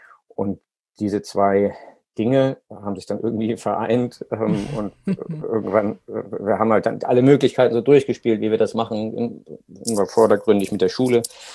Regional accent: Hamburg, Germany; Wir kommen aus Hamburg, dann ist es in den Norden zu fahren, lag für uns immer sehr nahe.

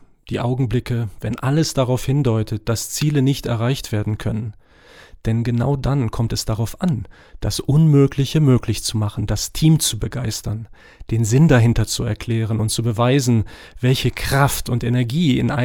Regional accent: Morocco; German is a second language; moved away as an adult; now in Germany; Ich bin in Marokko geboren und aufgewachsen und habe dort mein erstes Studium Physik und Chemie absolviert.

